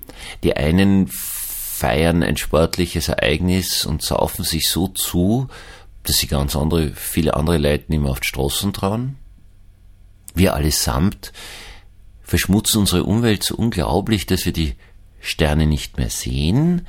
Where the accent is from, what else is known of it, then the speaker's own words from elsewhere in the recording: Vienna, Austria; Ich bin in Wien aufgewachsen.